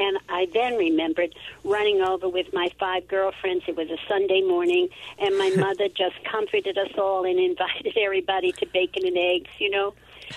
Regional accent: Brooklyn, New York, United States; moved away as an adult; now in Philadelphia, United States; but I am from the Bushwick section. And I grew up there in 1935.

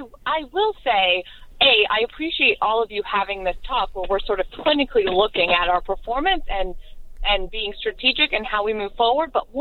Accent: Midwest, United States; now in Philadelphia, United States; Midwest, and now I'm a lawyer in Philadelphia. So I've sort of lived in both worlds.

